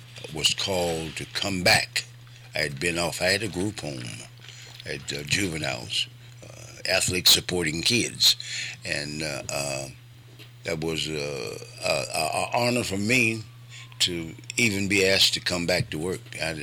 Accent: Waterloo, Iowa, United States; And you know, Ox was born 13 miles from my hometown.

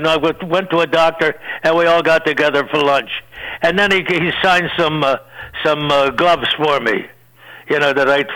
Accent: Chicago, Illinois, United States; Barney Ross was from my hometown and my neighborhood in Chicago.

